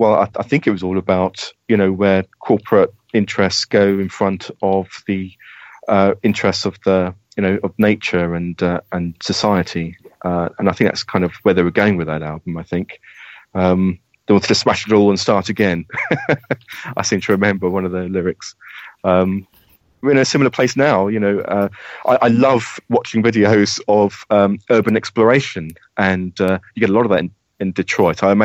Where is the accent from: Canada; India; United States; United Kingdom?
United Kingdom; Medway, South East England; I'm from Medway in Kent.